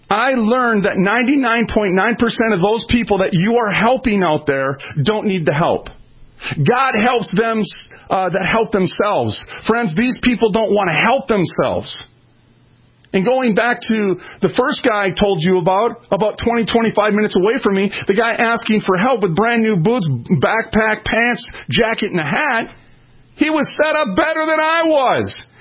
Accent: Minneapolis, Minnesota, United States; I was raised in North Minneapolis. I moved 37 times.

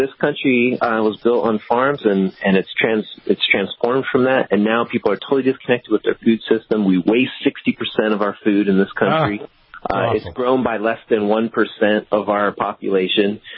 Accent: Idaho, United States; also born or lived in California; You know, I grew up in Idaho. I was, and then I moved to California to live with my mom.

